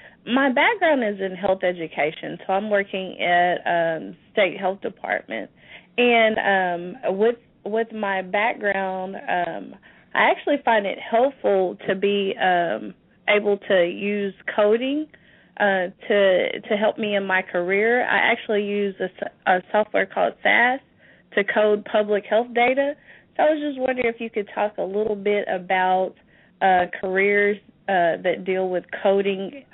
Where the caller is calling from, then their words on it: Arkansas, United States; I'm from Arkansas here. Glad to join the call with you guys.